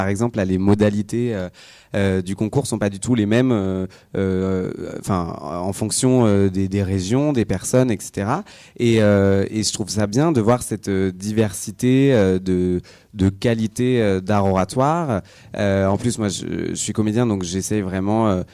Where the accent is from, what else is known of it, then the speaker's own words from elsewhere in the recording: Montbrison, Auvergne-Rhône-Alpes, France; now in Paris, France; Parce que, en fait, je suis ligérien. Je suis né à Montbrison et je suis monté à Paris il y a à peu près 5 ans.